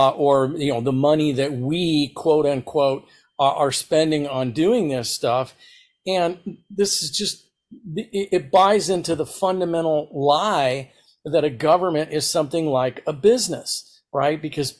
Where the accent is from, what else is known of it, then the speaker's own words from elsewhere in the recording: United States; because I'm an American